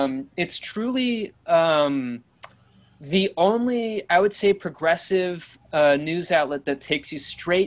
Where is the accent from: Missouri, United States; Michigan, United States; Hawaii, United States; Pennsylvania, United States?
Pennsylvania, United States; Williamsport; born there; I was born in Williamsport, though.